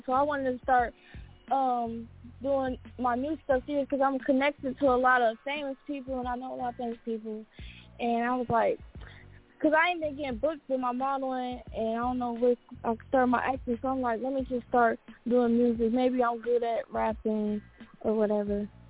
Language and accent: English; Ohio, United States; also born or lived in Los Angeles; Well, I was born and raised in Dan, Ohio, and LA. That's my second home. And I really like LA more, but Dan is cool. It's just cold out here.